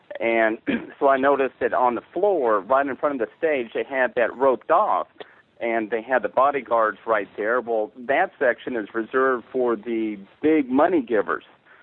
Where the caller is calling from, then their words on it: Tulsa, Oklahoma, United States; Okay, well, I'm calling from Tulsa, Oklahoma.